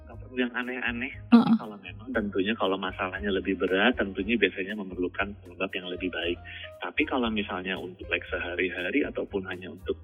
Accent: Jakarta, Indonesia; now in Balikpapan, Indonesia; Kemudian saya kan aslinya dari Jakarta.

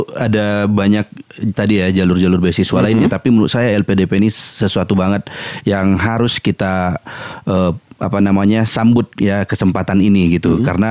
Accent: Laguboti, North Sumatra, Indonesia; sama seperti saya kan orang Laguboti juga nih

